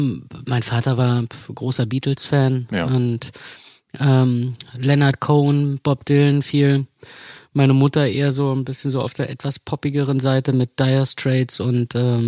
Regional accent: Berlin, Germany; wir sind in Mitte aufgewachsen, in dem Viertel, was jetzt also so zwischen Tor und Invalidenstraße.

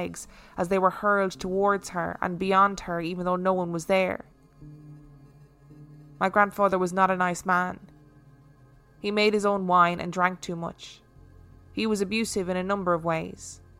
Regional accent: Boston, Massachusetts, United States; She would tell me while I was growing up in Boston just how much I reminded her of her mother.

